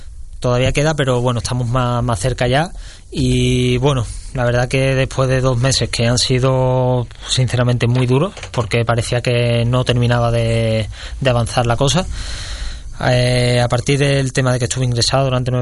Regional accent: Andalusia, Spain; Yo creo que no soy el típico andaluz de contar chistes ni nada de eso

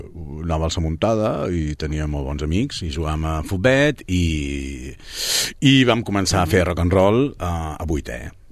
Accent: Sabadell, Catalonia, Spain; Aquí, a Sabadell, sí, soc sabadellenc.

